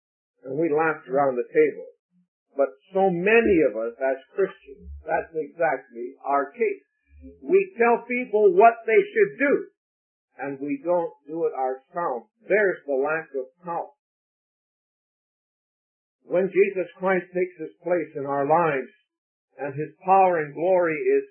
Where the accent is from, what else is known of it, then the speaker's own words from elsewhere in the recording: Vancouver, British Columbia, Canada; We're from Vancouver, Canada